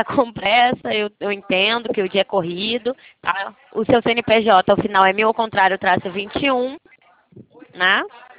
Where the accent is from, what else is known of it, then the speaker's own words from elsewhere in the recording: Rio de Janeiro, Brazil; Eu sou carioca.